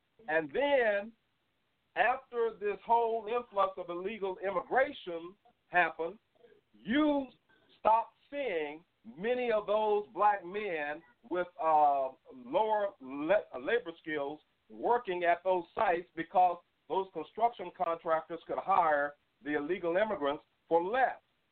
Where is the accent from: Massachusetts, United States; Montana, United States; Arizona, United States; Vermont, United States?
Arizona, United States; also born or lived in Pacific Northwest / California; You know, I'm from the Southwest, Arizona, the Pacific Northwest, California. I've lived in all those places, so I know the numbers and I've seen it personally.